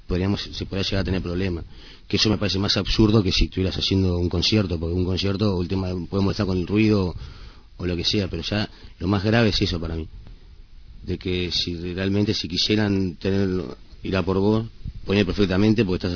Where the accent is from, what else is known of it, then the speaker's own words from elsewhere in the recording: Montevideo, Uruguay; para mí este barrio es lo más parecido a donde yo me crié, en Montevideo